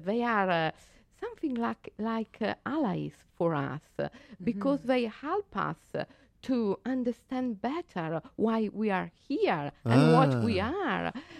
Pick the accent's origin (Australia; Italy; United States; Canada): Italy; English is a second language; moved away as an adult; now in Switzerland; No, I grew up in Italy. I'm Italian.